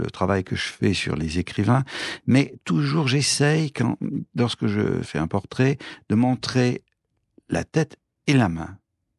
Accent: Chabeuil, Auvergne-Rhône-Alpes, France; parce que moi je suis originaire de la Drôme, je suis originaire d'un petit village qui s'appelle Chabeuil

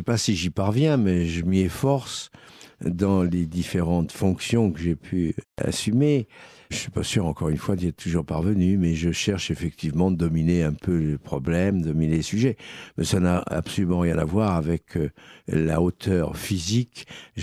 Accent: Grenoble, Auvergne-Rhône-Alpes, France; j'ai passé mon enfance à Grenoble, où mon père était magistrat. C'est donc le Dauphiné.

